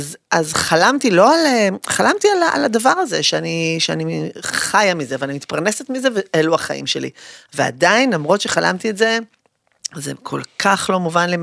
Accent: Kiryat Tivon, Northern District, Israel; אבל גדלתי בקריית טבעון.

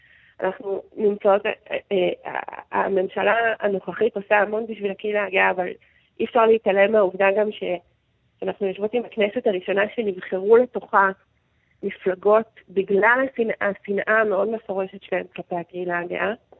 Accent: Ma'ale Adumim, Judea and Samaria Area, Israel; אז אני גדלתי במעלה אדומים, שהיא סוג של נספח של ירושלים.

